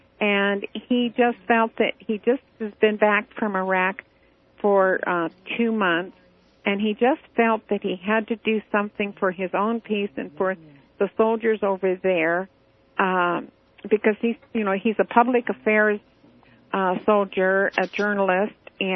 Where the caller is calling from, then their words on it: Clearfield, Utah, United States; I'm from Clearfield, Utah